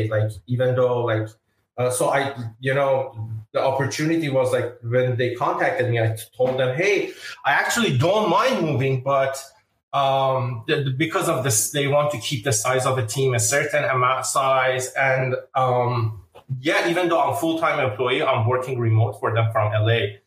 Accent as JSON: {"language": "English", "country": "Iran", "moved": "yes", "lives_now": "United States", "said": "I'm originally from Iran. I came to USA maybe 15, 14 years ago."}